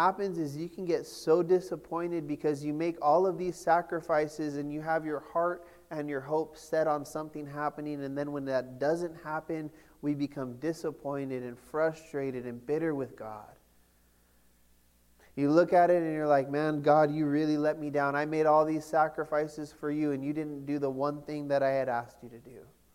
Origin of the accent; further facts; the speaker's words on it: California, United States; How is it that I'm from California and I know more about what goes on here than you guys?